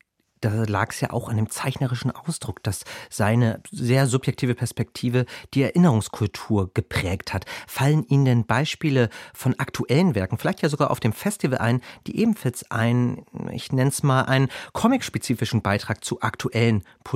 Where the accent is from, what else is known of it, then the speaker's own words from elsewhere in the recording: Hamburg, Germany; Ich habe es gehört als Hamburger.